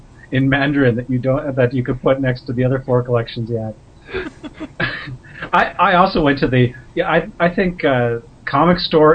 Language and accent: English; Prince Edward Island, Canada; It was the first comic store on PEI. I grew up in Prince Edward Island